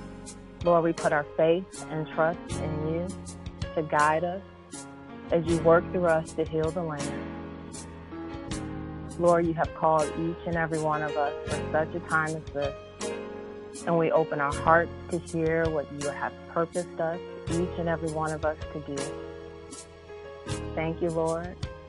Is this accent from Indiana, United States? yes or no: yes; Michigan City, Indiana, United States; But I was born and raised in Michigan City, Indiana.